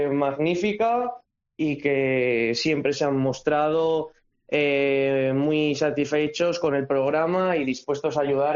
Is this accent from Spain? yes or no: yes; Navarre, Spain; yo también soy de Navarra y también soy de la Ribera